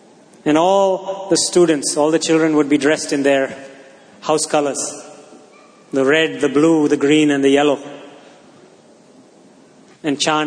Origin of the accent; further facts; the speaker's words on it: Pune, Maharashtra, India; Growing up in the Bishop's School, Pune, we had our annual, in those days it was just one school, not many.